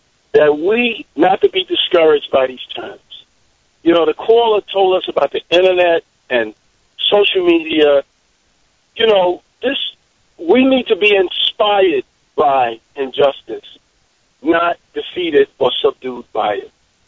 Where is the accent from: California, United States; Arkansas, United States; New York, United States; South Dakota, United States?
New York, United States; Harlem; I'm a kid from Harlem.